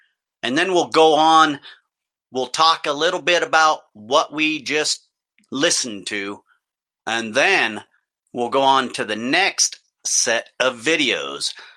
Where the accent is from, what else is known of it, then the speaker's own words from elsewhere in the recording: Oregon, United States; There was an incident here in Oregon, my home state, with the Malheur Wildlife Refuge standoff.